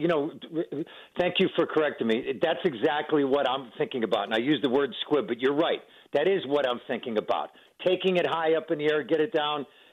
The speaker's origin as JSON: {"language": "English", "town": "Buffalo", "region": "New York", "country": "United States", "said": "No, I'm from Buffalo. It's not over until it's over."}